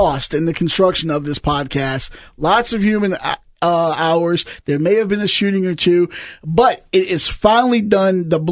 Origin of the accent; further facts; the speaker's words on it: United States; I'm American.